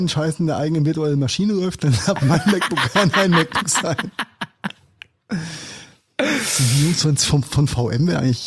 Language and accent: German; Mainz, Rhineland-Palatinate, Germany; ich komme auch aus Mainz